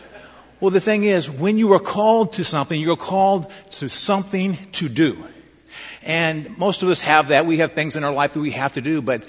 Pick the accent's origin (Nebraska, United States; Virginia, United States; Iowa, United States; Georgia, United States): Nebraska, United States; Lincoln; And second, it was Lincoln, Nebraska, my hometown.